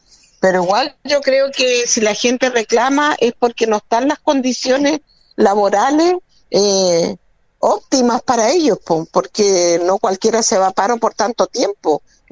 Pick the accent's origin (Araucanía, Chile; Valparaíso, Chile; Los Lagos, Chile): Los Lagos, Chile; vi ballet, vi todo eso siendo chilota, pero porque pude salir de la isla.